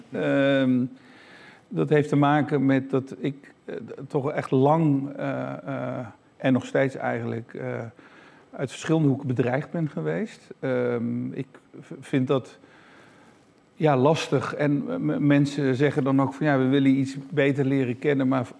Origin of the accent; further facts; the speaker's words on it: Netherlands; Ja, ik kom uit Nederland en ik loop je stage.